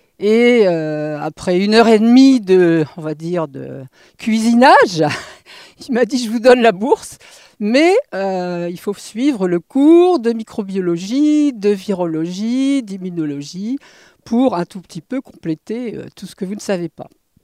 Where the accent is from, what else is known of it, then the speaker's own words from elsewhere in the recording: Hauts-de-France, France; also born or lived in United States; je ne suis quand même pas toute jeune, mais je suis donc originaire du Nord et j'ai fait mes études de chimie à Lille.